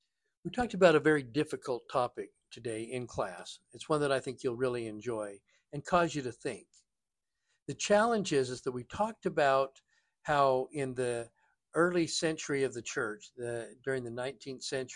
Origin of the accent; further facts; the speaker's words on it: Utah, United States; When I was growing up in Utah, we had our house that we lived in for quite a while had a carport next to the house.